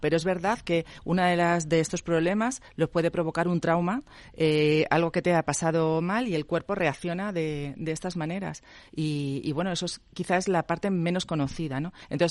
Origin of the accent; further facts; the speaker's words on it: Community of Madrid, Spain; Sí, es verdad que soy madrileña, pero llevo muchísimos años yendo a Asturias, llevo más de 15 años allí.